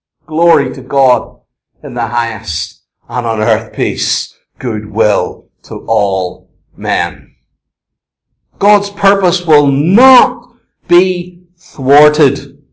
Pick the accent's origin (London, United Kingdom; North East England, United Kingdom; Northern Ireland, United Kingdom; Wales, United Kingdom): Northern Ireland, United Kingdom; I love rugby. I'm an Ulsterman.